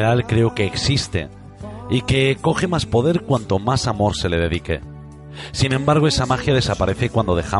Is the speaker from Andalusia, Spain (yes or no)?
no; Galicia, Spain; Soy gallego y, como decimos aquí, a ver las ailas.